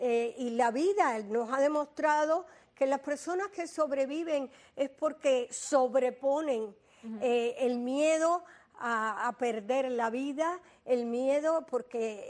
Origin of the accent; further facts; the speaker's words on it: Cuba; Nosotros siempre en Cuba, cuando teníamos una casa